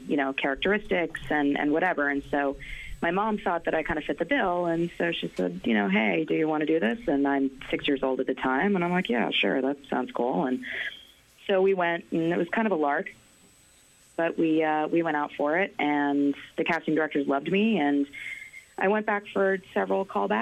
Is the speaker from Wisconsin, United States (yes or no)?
no; New York, United States; So I grew up in New York, and I had never had any sort of acting experience before.